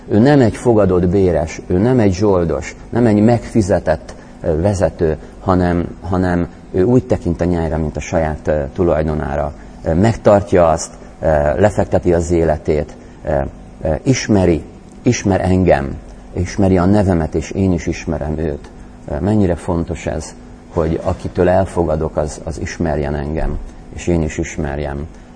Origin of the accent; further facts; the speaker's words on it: Szeged, Csongrád-Csanád, Hungary; én szegedi vagyok